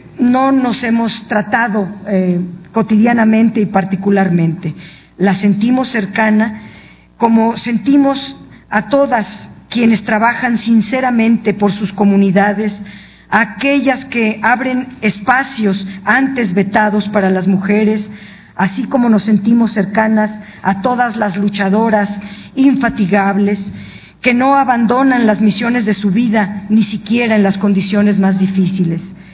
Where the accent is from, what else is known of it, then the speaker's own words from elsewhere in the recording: Guanajuato, Mexico; al participar en mi tierra, Guanajuato, en las mismas épocas